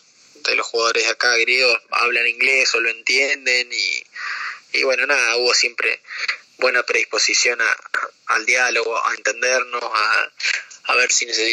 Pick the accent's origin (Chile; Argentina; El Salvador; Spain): Argentina; Sí, hay argentinos acá. Somos, en el equipo somos 5 argentinos